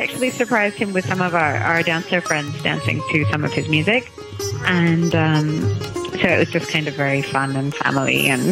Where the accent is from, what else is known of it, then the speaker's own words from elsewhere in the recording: London, United Kingdom; born there; also born or lived in Delhi; I was born in London and lived there mostly till I was 11, and I live there now again.